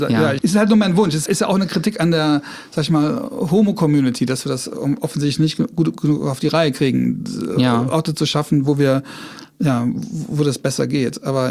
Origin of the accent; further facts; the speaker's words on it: Trier, Rhineland-Palatinate, Germany; moved away; Ich komme aus Trier. In Trier gibt's einen queeren Verein, der hat sich gegründet, als ich da weg bin.